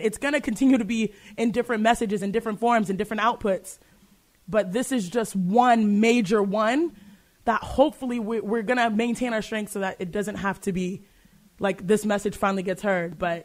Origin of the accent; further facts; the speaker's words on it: Texas, United States; I grew up in Texas, and I love Texas. That's my state. I'm proud of my state.